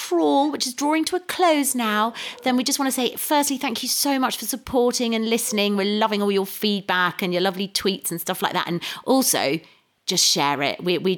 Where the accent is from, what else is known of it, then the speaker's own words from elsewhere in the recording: United Kingdom; we're not sort of French writers, we're British